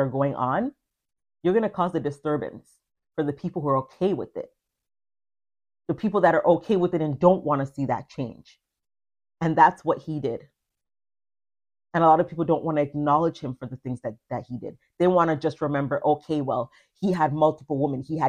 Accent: Jamaica; and I can speak from a West Indian stance as a Jamaican, Black people, we are unforgiving.

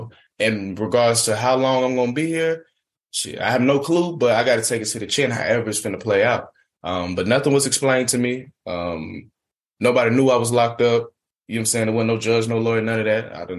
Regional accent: Atlanta, Georgia, United States; now in China; It's a communist country. I'm from Atlanta, Georgia. I don't know nothing about China.

